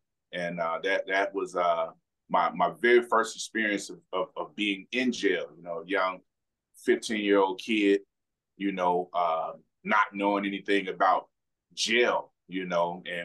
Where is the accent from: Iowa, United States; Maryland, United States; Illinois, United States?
Illinois, United States; Chicago; You know, growing up in Chicago was a, pretty rough experience for me. You know, I was exposed to a lot as a youngster.